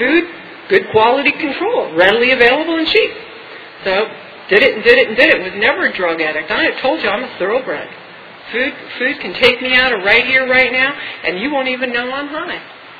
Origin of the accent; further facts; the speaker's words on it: Glendale, California, United States; I was 7 years old. I was born and raised in Glendale, California.